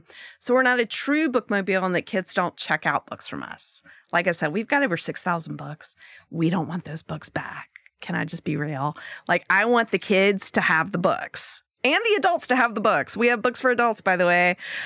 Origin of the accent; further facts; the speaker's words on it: the South, United States; I'm a white woman, right? I grew up in the South.